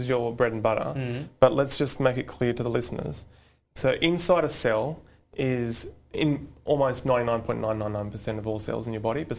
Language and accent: English; Scotland, United Kingdom; I'm Scottish.